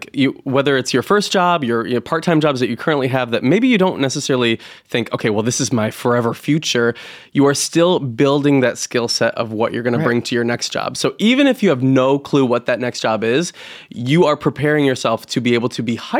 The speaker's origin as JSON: {"language": "English", "region": "New York", "country": "United States", "said": "I'm from New York, so of course it's got its own little way of being intriguing"}